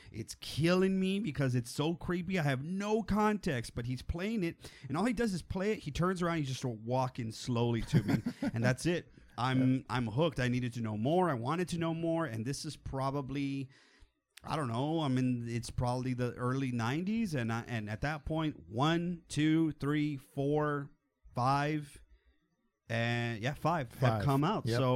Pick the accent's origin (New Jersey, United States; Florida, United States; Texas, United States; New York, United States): Texas, United States; They got it from me because I am from Texas.